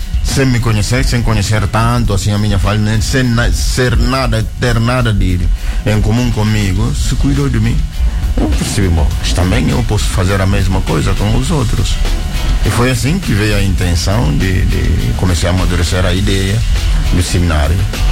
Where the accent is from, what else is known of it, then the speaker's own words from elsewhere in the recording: Guinea-Bissau; Sou da Guiné-Bissau, nasci de uma família não cristã, os pais não são cristãos